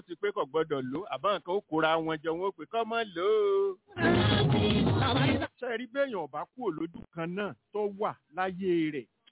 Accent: Ibadan, Oyo, Nigeria; Ọ̀dà ọmọ Ìbàdàn ni mí

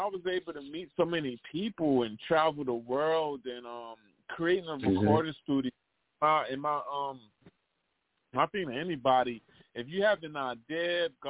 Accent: New York City, New York, United States; So I grew up on Burnside, and I'm talking about when

